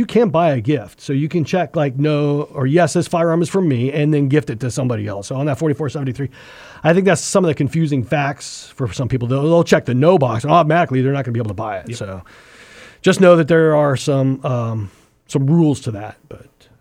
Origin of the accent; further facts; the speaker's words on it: Idaho, United States; now in Fairbanks, United States; I think that was like a wives' tale that we grew up with in Idaho.